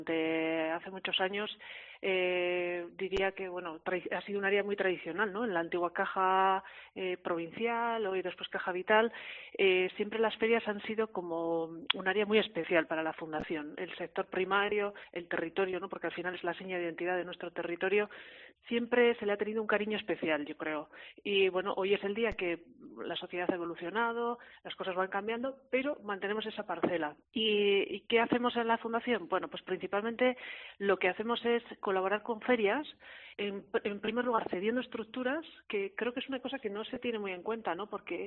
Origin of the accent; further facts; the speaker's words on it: Basque Country, Spain; yo soy de la Llanada